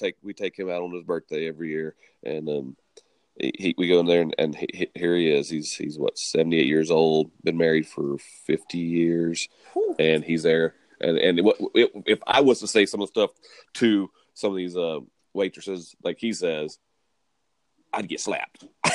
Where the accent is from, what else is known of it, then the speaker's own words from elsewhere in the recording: the South, United States; now in Utah, United States; I'm born and raised in the South. We moved to Utah 4 years ago, actually moved out here for work